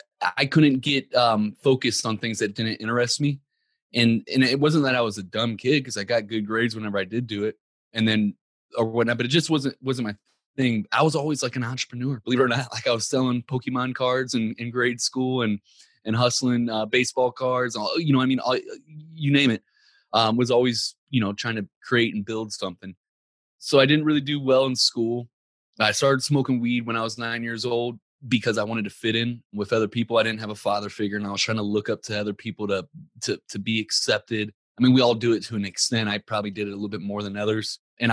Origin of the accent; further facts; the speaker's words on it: Ferguson, Missouri, United States; I grew up in Ferguson, Missouri. It gets a crazy bad rap in the U.S.